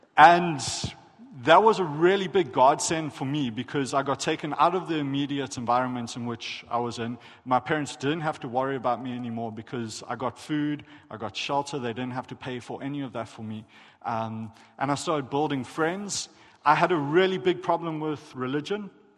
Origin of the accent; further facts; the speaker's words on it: KwaZulu-Natal, South Africa; I am South African. I was born and raised in a place called The Bluff. No kidding. Really bad joke. And the Bluff is a relatively impoverished area within South Africa.